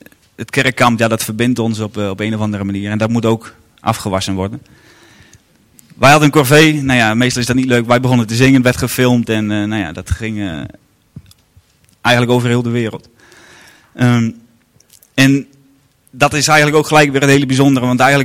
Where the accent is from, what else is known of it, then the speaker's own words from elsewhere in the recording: Urk, Flevoland, Netherlands; We komen van Urk.